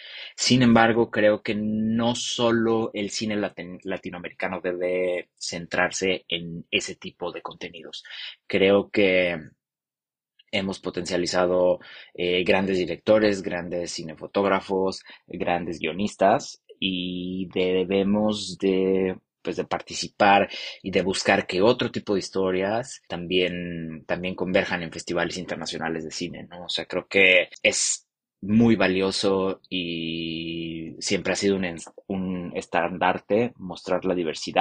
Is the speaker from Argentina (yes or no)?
no; Mexico; now in Berlin, Germany; soy productor de cine, soy mexicano y llevo casi 3 años viviendo en Berlín.